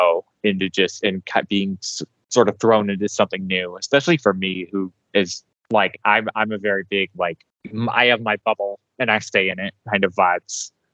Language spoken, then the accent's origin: English; Indiana, United States; I'm from Indiana, and I live up in Fort Wayne, which is a fairly big city.